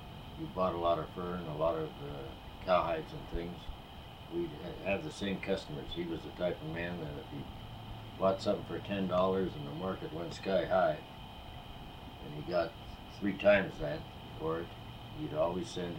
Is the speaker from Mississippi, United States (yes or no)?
no; Salt Lake City, Utah, United States; born there; So that's why I was born in Salt Lake.